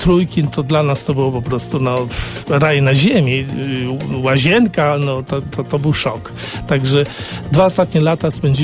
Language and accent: Polish; Lower Silesian Voivodeship, Poland; Urodziłem się pod Górą Ślężą, nieopodal Świdnicy, tam też kończyłem liceum